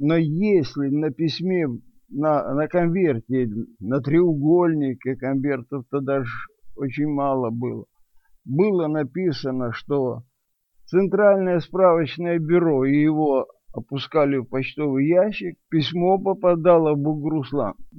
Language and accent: Russian; Novyi Buh, Mykolaiv Oblast, Ukraine; Поскольку мы эвакуировались из Нового Буга, Николаевской области